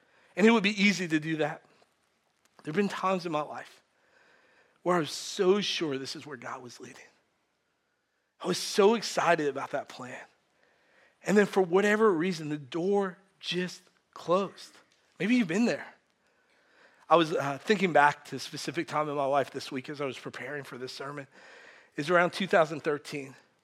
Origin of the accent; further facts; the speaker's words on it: New York, United States; one of the reasons I wanted to go to New York is because I'm from New York. Like I love New York.